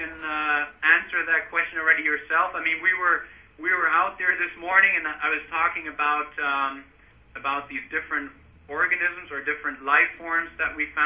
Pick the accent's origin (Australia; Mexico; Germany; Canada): Germany; now in Alaska, United States; I actually moved to Alaska from Germany. I'm originally from Germany.